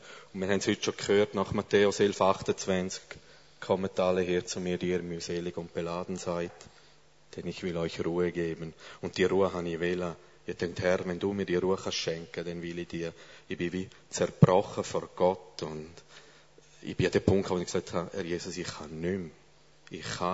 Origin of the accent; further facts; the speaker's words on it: St. Gallen, Switzerland; accent: Graubünden; Ihr fragt euch vielleicht, wieso redet ihr da vorne wie ein Bündner? Ich bin auch ein St. Galler.